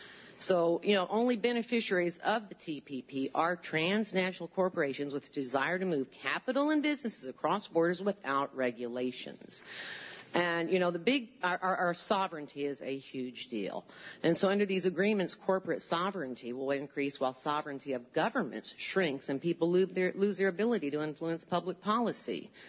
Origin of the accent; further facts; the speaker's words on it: Ithaca, New York, United States; I'm sorry. … from Ithaca, and I left my notes, so I'm going to just read from this sort of.